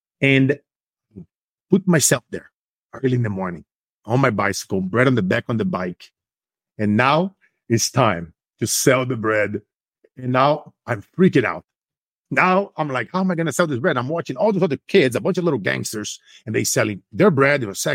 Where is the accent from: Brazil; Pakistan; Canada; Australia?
Brazil; now in United States; growing up in Brazil